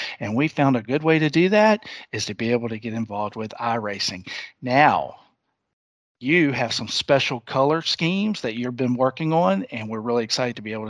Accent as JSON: {"language": "English", "town": "Newport News", "region": "Virginia", "country": "United States", "tie": "born or raised there", "also_born_or_lived": "Gloucester", "said": "Now, I'm from Newport News, Virginia. Grew up there and moved on over to Gloucester and graduated from Gloucester High School."}